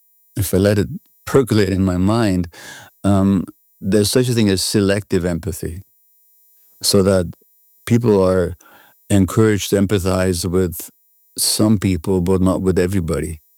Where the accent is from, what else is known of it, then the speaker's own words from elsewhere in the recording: Hungary; I grew up under communism in Hungary